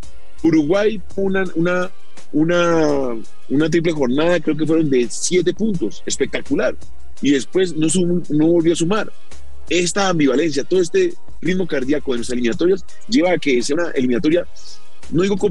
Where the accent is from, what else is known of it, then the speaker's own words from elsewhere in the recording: Colombia; lo que nosotros como colombianos deseamos